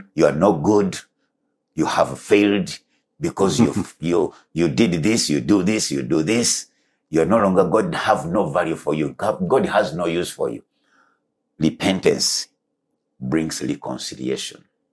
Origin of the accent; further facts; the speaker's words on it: Uganda; first language Luganda; English is a second language; There is, like, now I learned English, but I speak Luganda. When I speak Luganda, I don't even have to think about it.